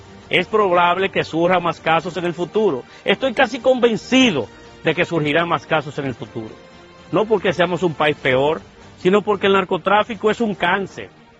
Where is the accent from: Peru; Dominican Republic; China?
Dominican Republic; como dominicano, como servidor público, como presidente de un partido político